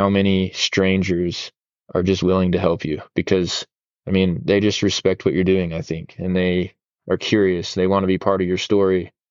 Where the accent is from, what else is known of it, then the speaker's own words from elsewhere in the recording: Wellsville, Utah, United States; now in Sisters, United States; She's from my hometown of Wellsville, Utah